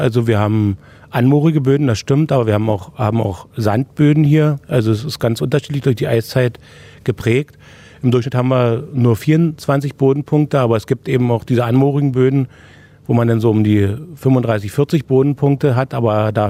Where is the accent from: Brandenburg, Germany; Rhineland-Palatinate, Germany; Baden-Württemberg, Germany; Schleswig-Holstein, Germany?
Brandenburg, Germany; Ich stamme aus dem Oberspreewald.